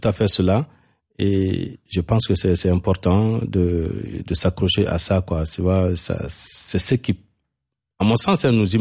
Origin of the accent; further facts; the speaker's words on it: Bamako, Mali; Je suis resté dans le village parce que je venais de Bamako. Je dis, bon, je suis un citadin.